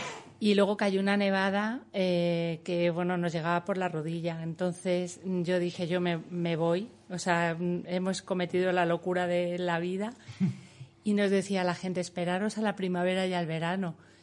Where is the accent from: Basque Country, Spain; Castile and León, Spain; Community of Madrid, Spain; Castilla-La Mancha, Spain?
Community of Madrid, Spain; Madrid; now in Cercedilla, Spain; Pues llevo aquí 26 años viviendo, vine de Madrid como muchos de los que estamos aquí.